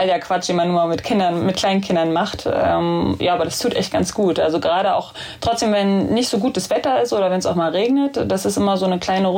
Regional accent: Berlin, Germany; ich kann auch nicht sagen, dass ich in Berlin groß geworden bin. Ich bin halt in Köpenick groß geworden und das ist klein, am Rande, grün, ist fast wie ein Dorf eigentlich.

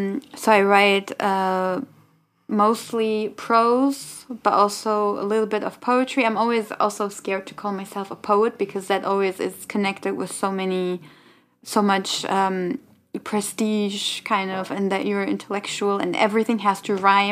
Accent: Germany; me growing up in Germany

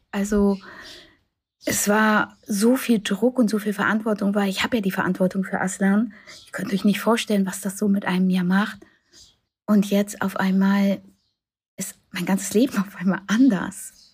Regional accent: Germany; now in Turkey; obwohl ich schon in der Türkei lebe, wo das Leben ja eigentlich langsamer ist, ich bin ja aus Deutschland weg von höher, schneller, weiter.

